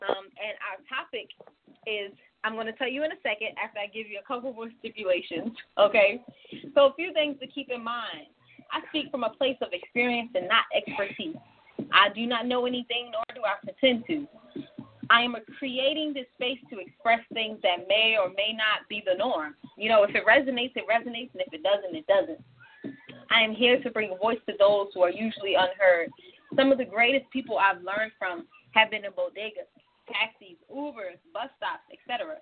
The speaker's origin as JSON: {"language": "English", "town": "Baltimore", "region": "Maryland", "country": "United States", "tie": "born or raised there", "said": "I have returned to my hometown of Baltimore, and I'm here to interview the artists who are connected to club culture"}